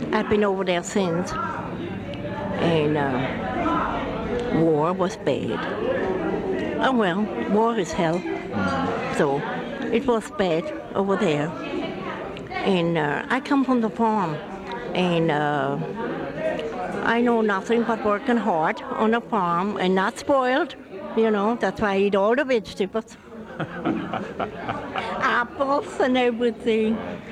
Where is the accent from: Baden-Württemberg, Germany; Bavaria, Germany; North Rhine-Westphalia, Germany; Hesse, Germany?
Baden-Württemberg, Germany; English is a second language; Southern part of Germany, near the Black Forest, near Ulm, Stuttgart, southern.